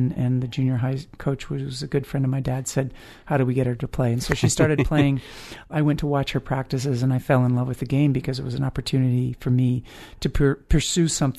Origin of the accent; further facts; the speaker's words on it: Salmon Arm, British Columbia, Canada; I grew up in Salmon Arm, British Columbia, which is in Canada, about a 12-hour car ride from Eugene, Oregon, and we lived on the Trans-Canada Highway.